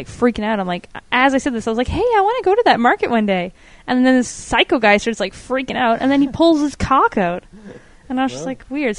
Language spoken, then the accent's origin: English; Vancouver, British Columbia, Canada; Leave Vancouver alone. We're from Vancouver. Get it straight.